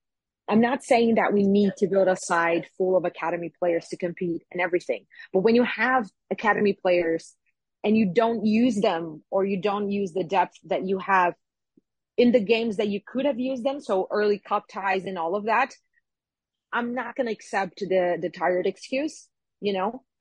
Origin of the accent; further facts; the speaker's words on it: Brazil; I'm from Brazil, obviously, if people didn't know